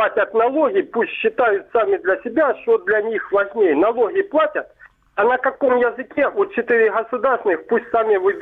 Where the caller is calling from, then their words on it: Myrnohrad, Donetsk Oblast, Ukraine; Мирноград, Донецкая область.